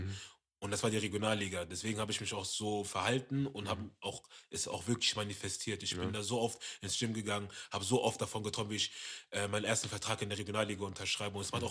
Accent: United States; Weil die Mannschaften meinten, ey, ich komme aus Amerika, ja.

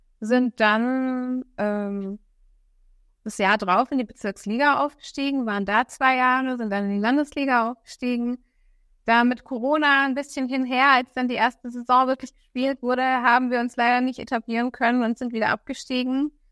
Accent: Thuringia, Germany; Nee, wir kommen ja aus Thüringen, wir machen das alles ein bisschen nachhaltiger.

